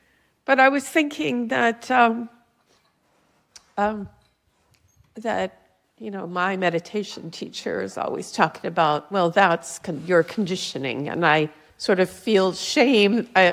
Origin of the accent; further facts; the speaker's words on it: Hawaii, United States; Aloha. I'm visiting from Hawaii.